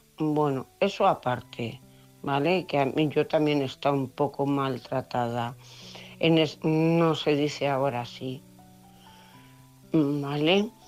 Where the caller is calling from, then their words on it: Cuenca, Castilla-La Mancha, Spain; de Cuenca.